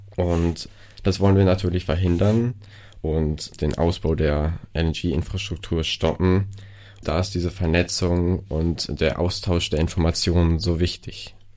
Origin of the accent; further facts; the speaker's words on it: Stade, Lower Saxony, Germany; now in Bochum, Germany; bin 19 Jahre alt und derzeit Student in Bochum. Ich komme aus Stade, habe dort bis vor wenigen Wochen noch auf einem Obstbetrieb gelebt.